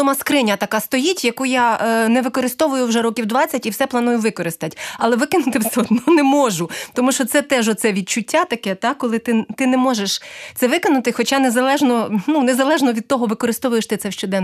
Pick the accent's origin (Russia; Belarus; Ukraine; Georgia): Ukraine; Kyiv; also born or lived in Zhytomyr Oblast; Я, наприклад, народилась на Житомирщині, виросла в Києві